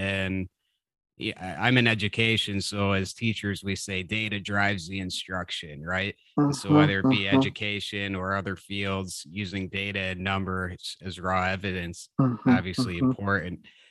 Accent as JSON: {"language": "English", "region": "Illinois", "country": "United States", "tie": "born or raised there", "said": "For example, my home state of Illinois does not have any sort of program or legislation in the works for patients in this situation."}